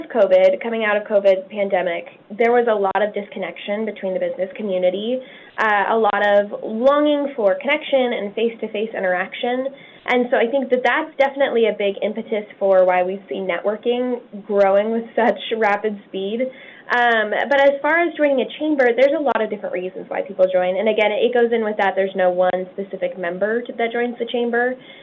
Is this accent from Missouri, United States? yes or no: yes; Missouri, United States; I came from Missouri. I lived on a farm, and I was a small town. Actually, I grew up like right in the middle of town, but we moved out to the country when I was in high school.